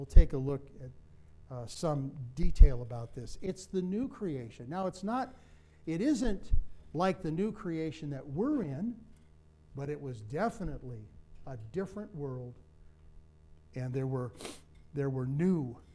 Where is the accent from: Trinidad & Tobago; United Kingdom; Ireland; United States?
Ireland; And I'm an Irishman.